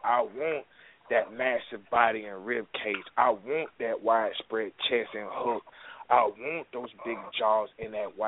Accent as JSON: {"language": "English", "region": "East Coast", "country": "United States", "said": "because I'm from the East Coast, I've shown on the East Coast, I've shown in Texas."}